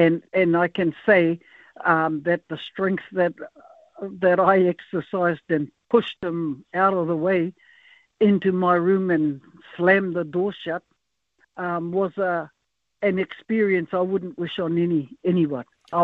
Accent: Takapuna, Auckland, New Zealand; I attended Takapuna Grammar, and then I was taken from Takapuna Grammar to Northcote College in these different homes that I was placed in.

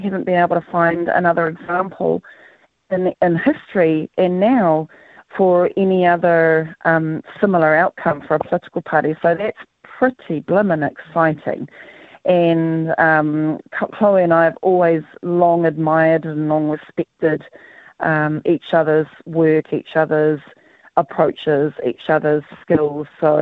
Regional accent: Northland, New Zealand; including in my hometown in Hokianga

